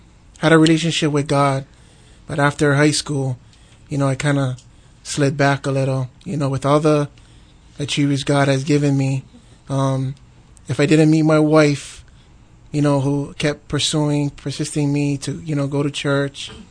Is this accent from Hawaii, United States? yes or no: yes; Aiea, Hawaii, United States; I grew up in Aiea, 1 minute away from the Aiea High School.